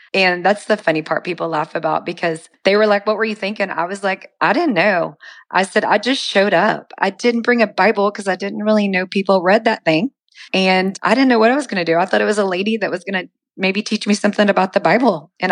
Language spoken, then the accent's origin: English; Duncanville, Texas, United States; I did. I grew up in Duncanville, Texas.